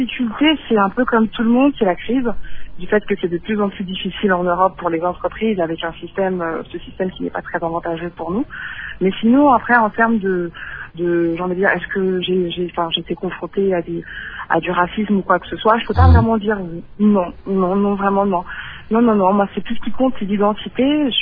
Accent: France; born there; moi je suis née en France. Mes parents sont arrivés en 1983. Ils font partie de la première vague d'immigrés congolais vers la France.

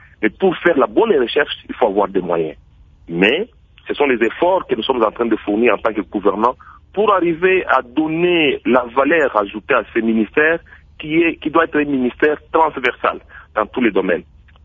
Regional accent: Goma, North Kivu, DR Congo; now in Bukavu, DR Congo; Je viens de Goma, je suis à Bukavu maintenant.

